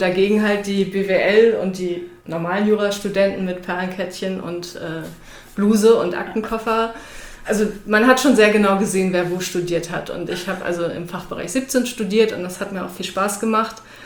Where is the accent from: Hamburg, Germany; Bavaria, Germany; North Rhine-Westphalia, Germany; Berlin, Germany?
Hamburg, Germany; also born or lived in Mainz; now in Gau-Heppenheim, Germany; Ich komme aus dem Dorf Hamburg über die Großstadt Mainz in die Metropole Gau-Heppenheim.